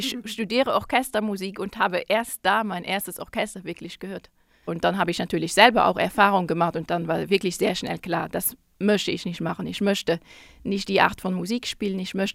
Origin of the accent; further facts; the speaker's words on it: Luxembourg; und ich bin Luxemburgerin und in Luxemburg gibt es immer im Sommer einen großen Jahrmarkt